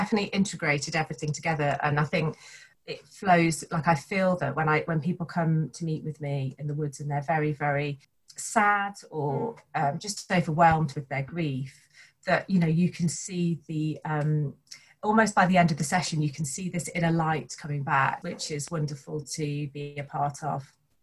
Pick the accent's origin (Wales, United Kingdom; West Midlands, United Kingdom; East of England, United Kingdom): West Midlands, United Kingdom; I grew up in Staffordshire, always outdoors as a youngster.